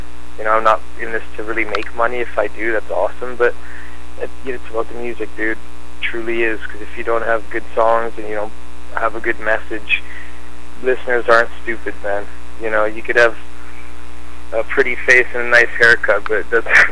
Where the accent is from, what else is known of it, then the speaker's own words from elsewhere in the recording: Canada; I'm from Canada, and I just finished, like, a world tour